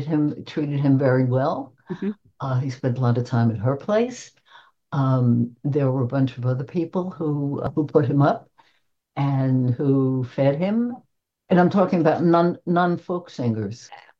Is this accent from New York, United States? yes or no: yes; Brooklyn, New York, United States; I talk about growing up in Brooklyn. I talk about growing up in Bed-Stuy, which at the time was not a sexy neighborhood.